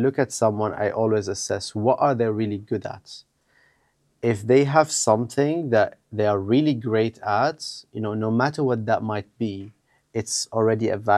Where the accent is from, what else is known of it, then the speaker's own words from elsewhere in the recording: Damascus, Damascus Governorate, Syria; No, I grew up in Syria, in Damascus.